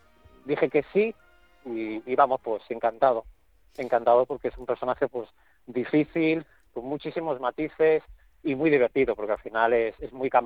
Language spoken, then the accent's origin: Spanish; Balearic Islands, Spain; ya mañana a primera hora llegamos a Menorca, a mi tierra, que ya estoy deseando, la verdad